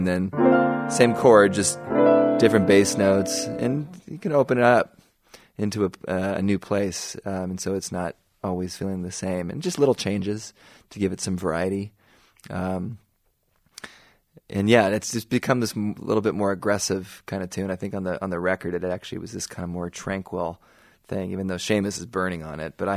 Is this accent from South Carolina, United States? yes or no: no; Los Angeles, California, United States; the new one, which is taking a look at my hometown of Los Angeles